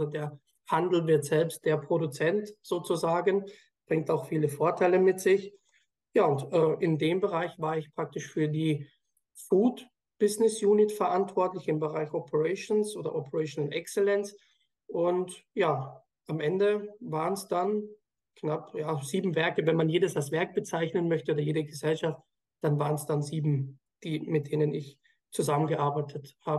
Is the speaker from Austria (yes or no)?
yes; Austria; born there; Ich komme gebürtig aus Österreich. Das wird man ja auch so ein bisschen durchhören. Ich habe klassisch Wirtschaftsschule eigentlich gemacht in Österreich